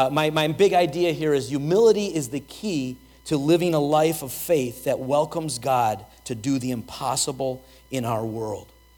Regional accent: Chicago, Illinois, United States; Growing up in Chicago, one of my most vivid childhood memories is of homeless people begging on street corners.

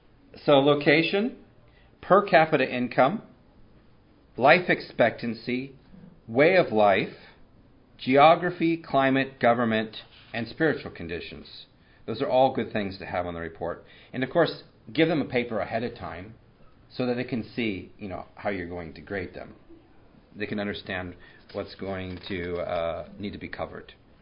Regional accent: United States; And she asked if I was Canadian. I said, no, I'm American.

